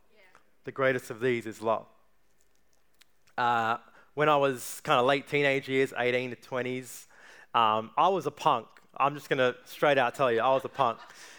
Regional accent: Cape Town, Western Cape, South Africa; born there; you know, I'm South African, born in Cape Town.

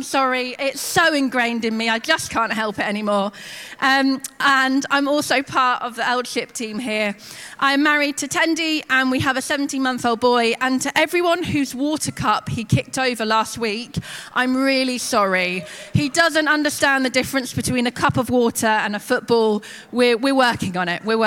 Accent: England, United Kingdom; he's from Zimbabwe and I'm from England.

